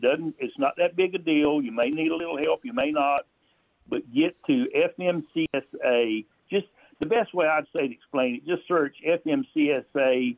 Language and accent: English; the South, United States; you know, I grew up in the South